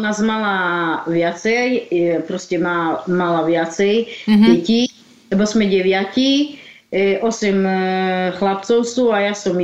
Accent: Kecerovce, Košice Region, Slovakia; Ja napríklad som tu v Kecerovce vyrastla a tu žijem, od malička žijem tu.

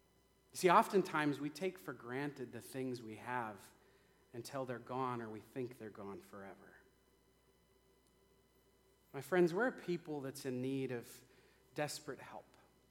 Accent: Minot, North Dakota, United States; It happened while I was the youth director at the church I grew up in Minot.

